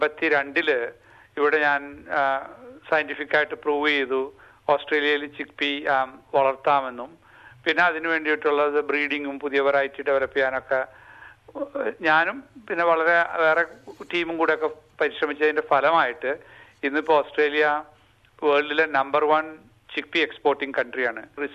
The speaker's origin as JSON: {"language": "Malayalam", "town": "Kodungallur", "region": "Kerala", "country": "India", "tie": "born or raised there", "said": "അപ്പൊ ഞാൻ കൊടുങ്ങല്ലൂർ എന്നാണ് എന്റെ സ്വദേശം. അപ്പൊ ചെറുപ്പത്തിലെ തന്നെ നമ്മൾ ഒരു കാർഷിക കുടുംബത്തിൽ നിന്നാണ് വരുന്നത്."}